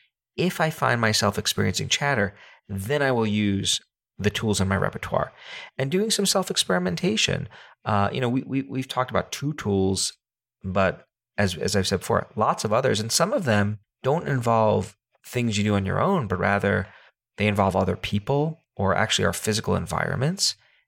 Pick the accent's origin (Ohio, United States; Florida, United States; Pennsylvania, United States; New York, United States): New York, United States; New York City; I'm a human being and I come from New York City.